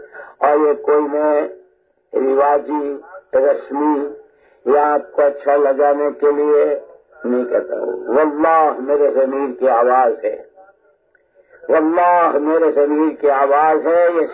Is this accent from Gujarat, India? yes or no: yes; Gujarat, India; اپنے یہاں کی سناؤں, ہمارے علاقے میں گجرات میں ہندوستان میں 7 سال سے مسلسل قحط سالی ہو رہی تھی